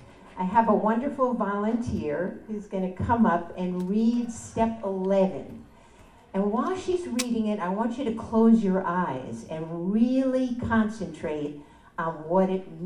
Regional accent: Las Vegas, Nevada, United States; Hi everybody. I'm from Las Vegas.

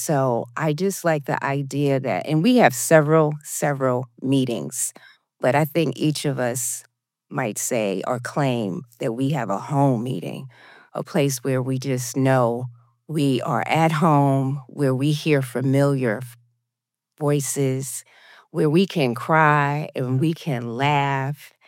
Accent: Atlanta, Georgia, United States; I'm from Atlanta, Georgia.

